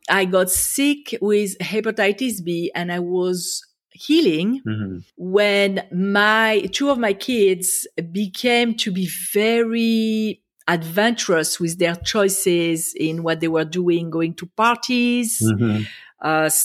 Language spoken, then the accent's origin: English; France; English is a second language; moved away as an adult; now in Israel; So I grew up in France. I'm sure people can hear it. I can't hide it. I graduated high school in France, and then I fell in love with Israel. So I moved to Israel to go to college.